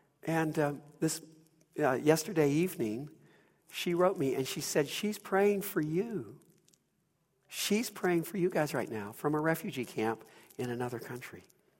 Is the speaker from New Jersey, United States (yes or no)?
no; Owensboro, Kentucky, United States; someone from my hometown in Owensboro, Kentucky, who looks like me and talks like me